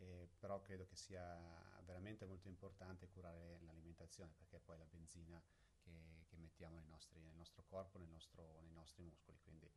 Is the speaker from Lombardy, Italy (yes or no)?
yes; Lecco, Lombardy, Italy; Sono di Lecco e abito proprio di fronte al lago, quindi era abbastanza scontato che l'acqua facesse parte, diciamo, della mia storia.